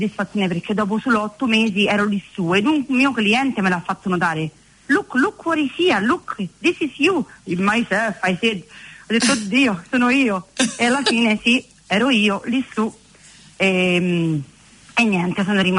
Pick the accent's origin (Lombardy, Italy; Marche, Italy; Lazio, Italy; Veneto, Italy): Lazio, Italy; Latina; se vogliamo dirla tutta, sono di Latina. No America Latina, ma Latina. Circa 40 minuti nel sud di Roma.